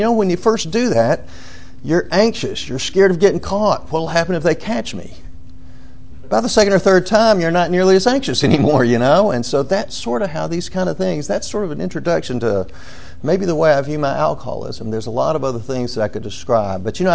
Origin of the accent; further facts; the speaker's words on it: Atlanta, Georgia, United States; born there; I was born in Atlanta, Georgia.